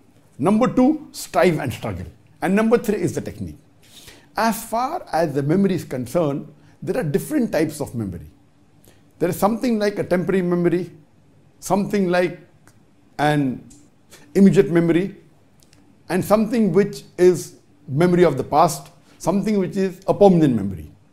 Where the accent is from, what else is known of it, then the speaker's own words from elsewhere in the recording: Bangladesh; I'm from Bangladesh.